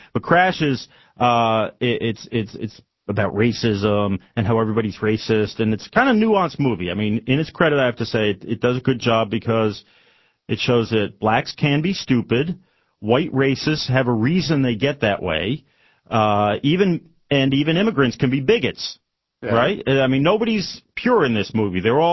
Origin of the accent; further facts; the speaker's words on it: New York City, New York, United States; In the end, it was just too L.A. for me, you know, because I'm a New Yorker